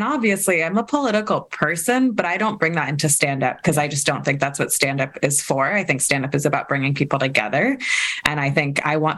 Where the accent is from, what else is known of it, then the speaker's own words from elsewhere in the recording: Kentucky, United States; I grew up Jewish in Kentucky, so it's a lot about that.